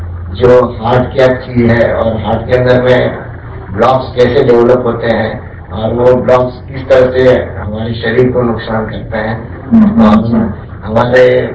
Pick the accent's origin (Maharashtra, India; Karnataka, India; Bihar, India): Maharashtra, India; Mumbai; मैं मुंबई का रहने वाला हूँ